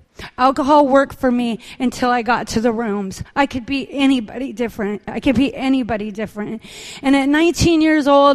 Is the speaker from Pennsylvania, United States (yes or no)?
no; Bellingham, Washington, United States; in my hometown of Bellingham